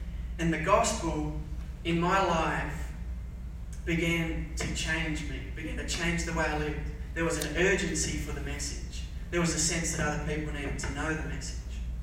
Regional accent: Smithton, Tasmania, Australia; I'm from the little town called Smithton up the top left corner. I grew up on a dairy farm, milking lots and lots of cows, not by hand.

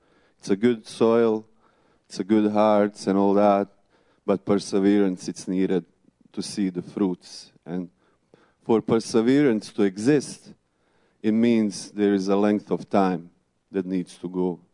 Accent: Bosnia & Herzegovina; I come from Bosnia and Herzegovina. It's a small country in the middle of Europe.

